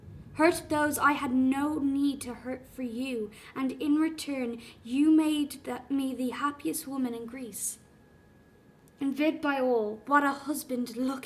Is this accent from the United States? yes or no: no; Dublin, Leinster, Ireland; accent: D4 Southside Dublin; So I'm from Dublin. I'm from the south side. So I went to school in Donnybrook, which Kind of has its own accent in itself. It's kind of known as a D4 accent.